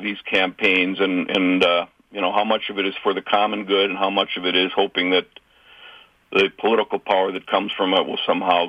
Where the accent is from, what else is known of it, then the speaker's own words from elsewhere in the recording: Minnesota, United States; Well, that's another reason where I continue my pride in being a Minnesotan